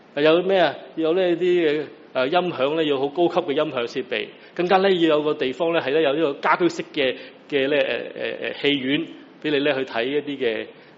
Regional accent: China; 如果你或者我哋中国人冇呢、這个即是对于食吸毒啊或大麻嗰啲咪比较谨慎啲啦。

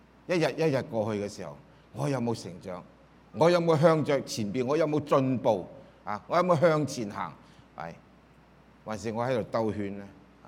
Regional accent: China; 我哋係中國人，唔好嘥啦，係咪啊？我60幾歲

